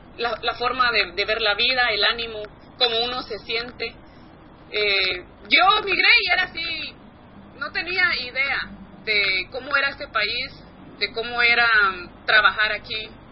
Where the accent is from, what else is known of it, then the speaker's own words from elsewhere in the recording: Guatemala; accent: Guatemalan; moved away; also born or lived in Mexico City; Estuve en Ciudad de México aprendiendo a hablar como mexicana porque tenía que hacerlo, cambiar mi acento guatemalteco y aprender el mexicano